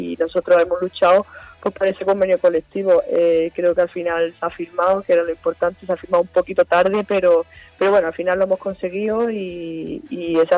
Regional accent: Seville, Andalusia, Spain; now in Valencia, Spain; la verdad que al final venía de Sevilla, ¿no? Venía de mi tierra, ¿no? Como se dice

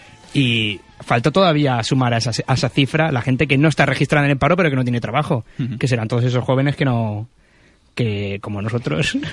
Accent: San Antonio de Requena, Valencian Community, Spain; Tiene su propia alcaldía y por eso no pertenece a Requena.

